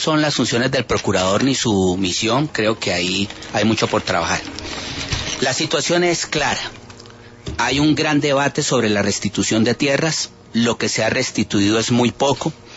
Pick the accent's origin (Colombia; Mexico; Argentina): Colombia; Nosotros como colombianos